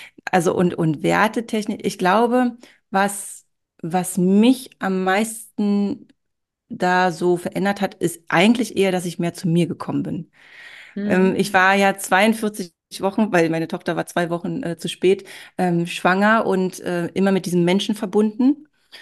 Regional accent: Berlin, Germany; Ich bin im Ostteil von Berlin groß geworden und da war das total normal, dass alle Frauen gearbeitet haben um mich herum.

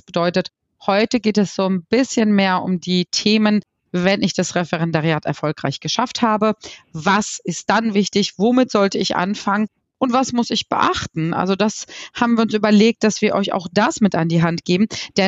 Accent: Lower Saxony, Germany; aus meiner Heimat, aus dem Osnabrücker Land

